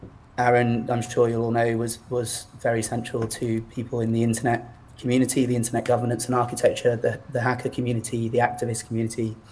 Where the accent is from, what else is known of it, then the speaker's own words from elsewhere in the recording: United Kingdom; I find that incredibly awkward as a British person